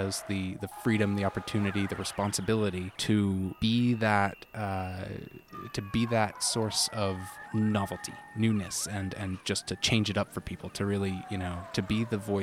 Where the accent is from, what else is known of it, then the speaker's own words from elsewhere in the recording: Ann Arbor, Michigan, United States; also born or lived in Pittsburgh; Yeah. I was born in Pittsburgh, but when we were three, I moved to Ann Arbor. So raised, certainly, not born.